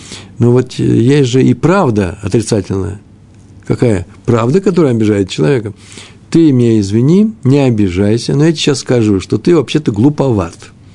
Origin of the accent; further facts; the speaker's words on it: Moscow, Russia; Как в московском метро. Я москвич. Тяжело там было.